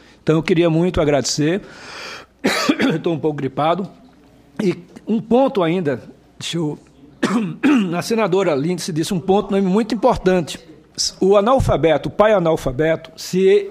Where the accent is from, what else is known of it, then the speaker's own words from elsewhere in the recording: Brazil; Isso, para mim, é uma grande vergonha como brasileiro